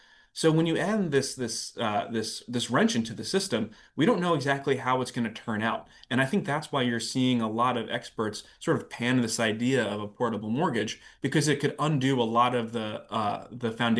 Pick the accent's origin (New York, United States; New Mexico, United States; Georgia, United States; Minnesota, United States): New York, United States; New York City; I'm from New York, right? So New York is an extremely expensive place